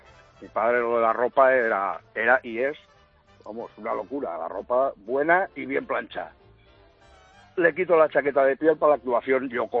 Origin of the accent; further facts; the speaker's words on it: Valencia, Valencian Community, Spain; soy de Valencia